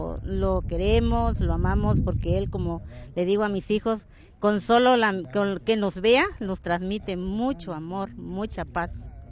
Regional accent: Arriaga, Chiapas, Mexico; born there; Acá en Arriaga. Soy de Chiapas, Arriaga, Chiapas.

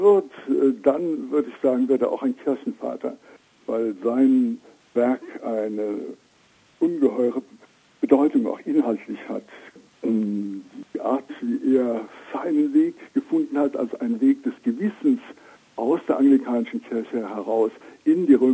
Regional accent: Germany; aber da war ich eben als Deutscher in einer falschen Verfassung

